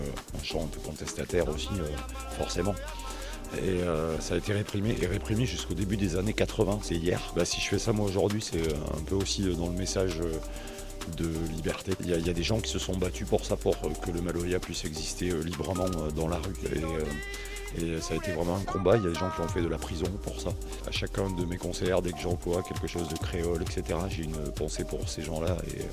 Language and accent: French; Nouvelle-Aquitaine, France; now in Réunion, France; Moi, je suis originaire du Lot-et-Garonne, et puis je suis parti m'exiler à La Réunion